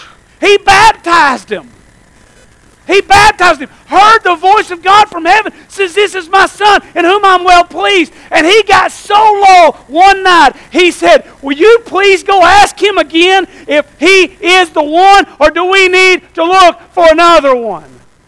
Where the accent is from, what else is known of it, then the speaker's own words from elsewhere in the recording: Tennessee, United States; we used to have bottle rocket wars growing up in Polk County, Tennessee.